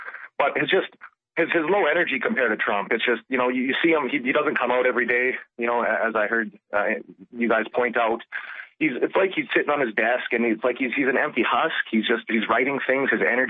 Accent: Canada; as a Canadian and seeing what happened with the dishonest elections there

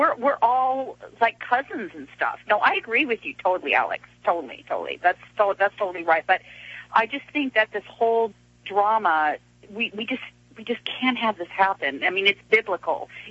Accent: Saudi Arabia; I grew up in Saudi Arabia. My father was with Aramco very early on

